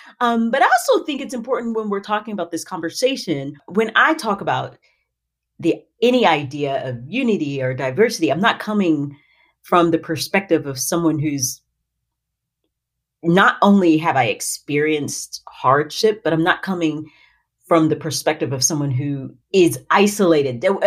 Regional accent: Tennessee, United States; So I grew up in Tennessee, which is maybe important. I grew up in East Tennessee, but now I live in the Nashville area, which is a blast.

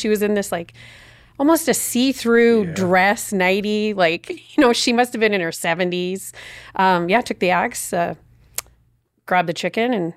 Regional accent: Calgary, Alberta, Canada; I'm still questioning how I get to do that too. Yes, I grew up in C

